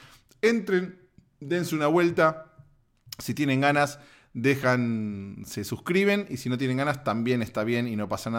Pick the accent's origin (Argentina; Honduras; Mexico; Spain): Argentina; soy argentina